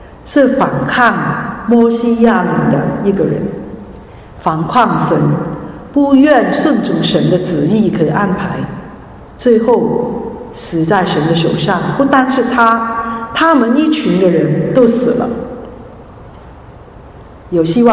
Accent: Guangdong, China; 我们广东人的最喜欢吃的是油炸鬼啊

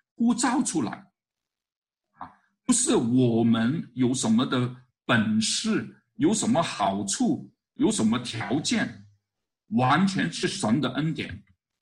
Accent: Hong Kong; 我来自香港

